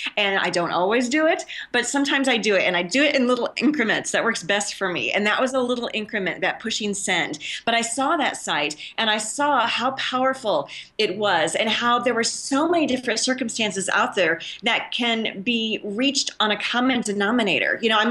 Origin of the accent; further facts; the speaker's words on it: United States; moved away as an adult; now in South Africa; I'm an American expat living in South Africa, of all places. My family was quite surprised when I moved here 10 years ago